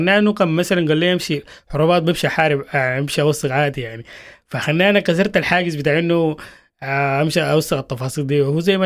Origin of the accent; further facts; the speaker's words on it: Sudan; نحن طبعا كسودانيين يعني عندنا العاطفه اكثر حاجه يعني.